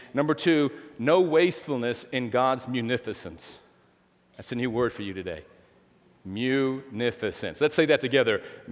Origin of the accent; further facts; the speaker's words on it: United States; I'm an American.